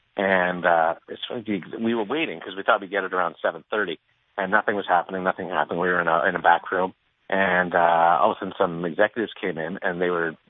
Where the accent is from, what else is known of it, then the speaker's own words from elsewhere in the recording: Manitoba, Canada; I'm from Manitoba, so I have an affection for the Winnipeg Jets